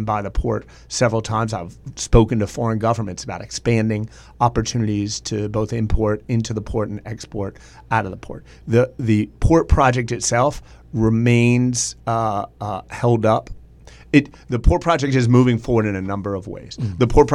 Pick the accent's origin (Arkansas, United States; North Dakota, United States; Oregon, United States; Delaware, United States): Delaware, United States; born or raised there